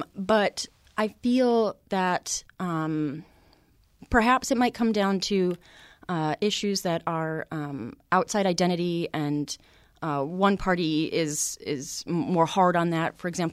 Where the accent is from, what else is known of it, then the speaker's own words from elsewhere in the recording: Chicago, Illinois, United States; I'm not from here. I'm from Chicago